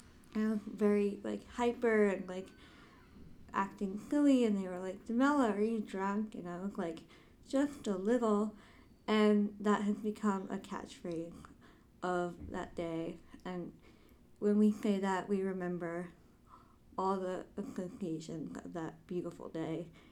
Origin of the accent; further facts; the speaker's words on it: Manhattan, New York, United States; I don't drive because I'm from Manhattan.